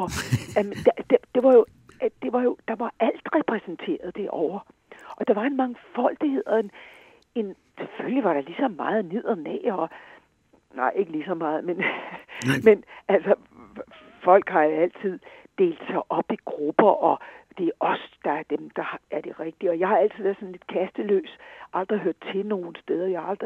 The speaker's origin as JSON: {"language": "Danish", "town": "Charlottenlund", "region": "Capital Region of Denmark", "country": "Denmark", "tie": "born or raised there", "also_born_or_lived": "Aalborg", "said": "altså født og opvokset ude i forstaden i Charlottenlund, ikke?"}